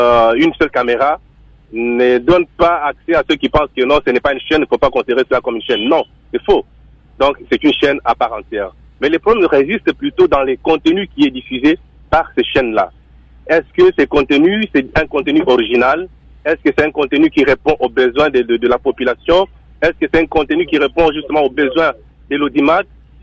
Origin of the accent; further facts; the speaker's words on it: Haut-Katanga, DR Congo; je viens de la province du Haut-Katanga, je vis le même problème